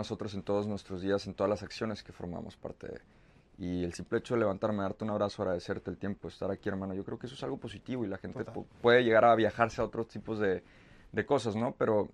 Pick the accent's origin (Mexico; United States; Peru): United States; born there; Nací en Estados Unidos con familia mexicana.